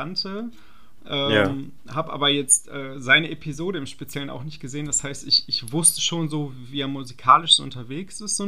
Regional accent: Dortmund, North Rhine-Westphalia, Germany; Und da kann man natürlich als Dortmunder auch ein bisschen stolz sein, dass wir dann auch schon so ganz guten Sound in der Heimat haben.

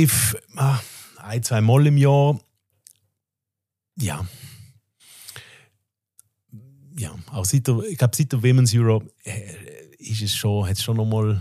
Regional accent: Basel, Basel-Stadt, Switzerland; Wir sind ja alle aus Basel und haben alle unsere engen Verbindungen zur Stadt

